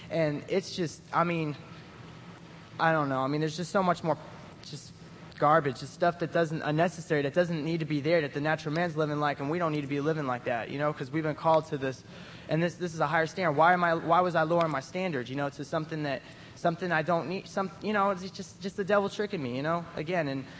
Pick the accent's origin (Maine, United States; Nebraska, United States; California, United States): California, United States; Sacramento; I'm 21. I'm from Sacramento, California, and this is my third year at teen camp.